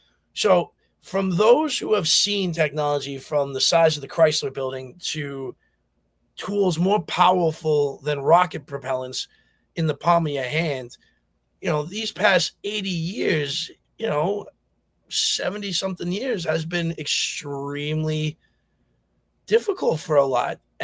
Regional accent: New Jersey, United States; So as I said, I'm from Jersey.

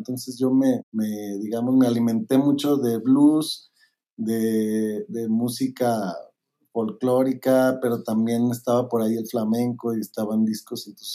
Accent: Morelia, Michoacán, Mexico; now in Guadalajara, Mexico; cuando llegué aquí a Guadalajara de Morelia

